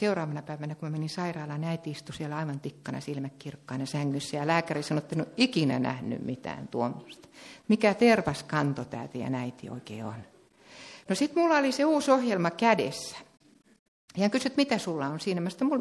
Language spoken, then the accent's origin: Finnish; Ostrobothnia, Finland; kun mä oon Pohjanmaalta